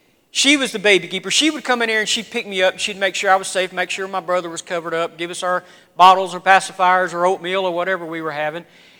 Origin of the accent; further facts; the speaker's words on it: Deep South, United States; No, but, you know, being raised in the Deep South, we had some terminology and some phrases that sometimes make sense